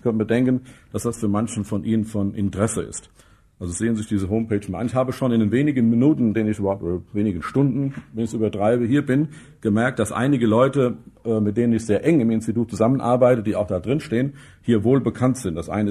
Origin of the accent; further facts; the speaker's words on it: Dillenburg, Hesse, Germany; Ich komme ganz aus der Nähe von hier, aus Dillenburg. Wer sich etwas auskennt, weiß, dass Dillenburg durchaus ein mehr oder weniger frommer Ort ist. Ich komme aber nicht aus dem frommen Teil Dillenburgs.